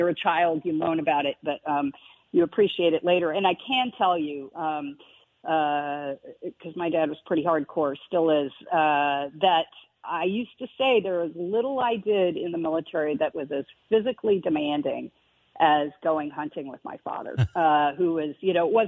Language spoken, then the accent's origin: English; Montana, United States; moved away; I think, growing up in Montana just instills certain values that I took pride in. And it was always an area that I intended to return to.